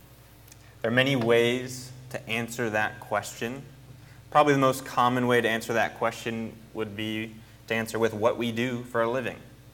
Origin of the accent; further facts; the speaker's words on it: Buffalo, New York, United States; I'm born and raised in Buffalo.